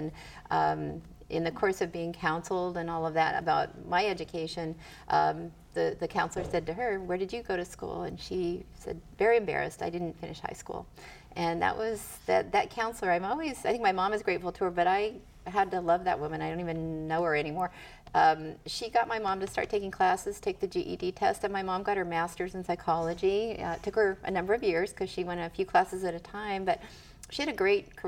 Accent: California, United States; With small kid time, I grew up in the Mojave Desert in California. I was there from about the time I was 11, 12, and my parents still live there, so it's a place I go back to as home.

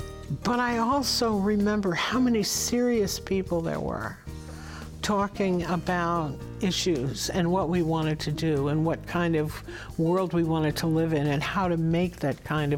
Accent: Stillwater, New York, United States; born there; I was born in Stillwater, New York

